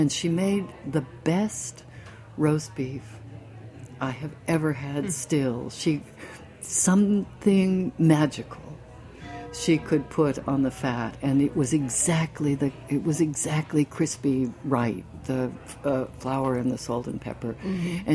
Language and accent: English; San Francisco, California, United States; I'm from San Francisco, and so it reminds you of San Francisco because it's built on hills up